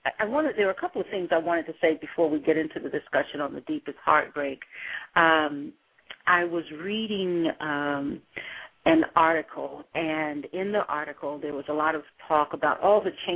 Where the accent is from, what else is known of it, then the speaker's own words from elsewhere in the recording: the South, United States; Growing up in the South, you know, during the early civil rights movement, when I had to go down back alleys and go up the steps to go see movies